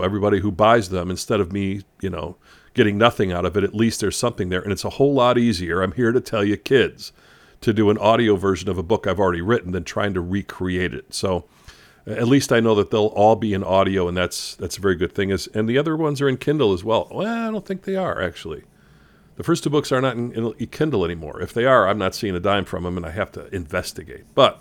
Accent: Chicago, Illinois, United States; And it recounts my time as a kid growing up in Chicago, especially in 1969 when the Chicago Cubs were running for the pennant.

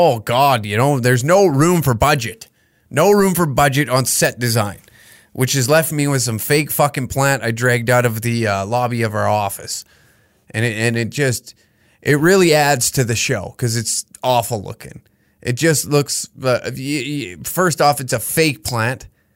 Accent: Taber, Alberta, Canada; Cornfest in my hometown of Taber, Alberta, was created in this episode.

